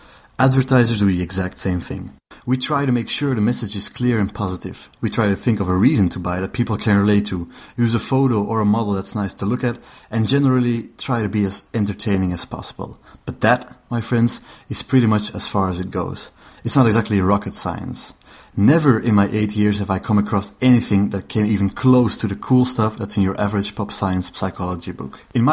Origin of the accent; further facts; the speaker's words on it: Belgium; accent: Belgian; English is a second language; As you will have noticed by my accent and by James's struggle in pronouncing my name, I'm Belgian.